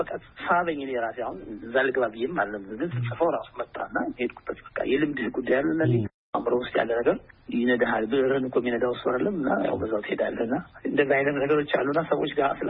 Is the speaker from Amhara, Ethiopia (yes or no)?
yes; Gondar, Amhara, Ethiopia; now in United States; ተወልጄ ያደኩት ጎንደር ነው።